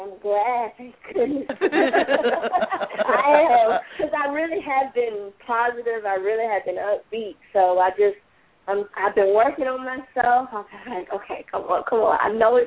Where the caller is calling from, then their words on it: Georgia, United States; from Georgia.